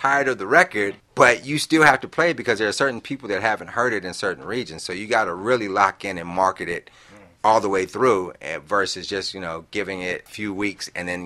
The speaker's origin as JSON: {"language": "English", "town": "Greensboro", "region": "North Carolina", "country": "United States", "said": "I'm from Greensboro, North Carolina. I grew up looking at the album cover"}